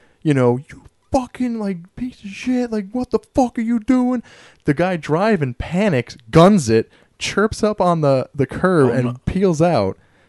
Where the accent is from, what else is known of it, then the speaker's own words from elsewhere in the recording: New Windsor, New York, United States; I'm from New Windsor. I'm from right near Newburgh. But we're the buffer.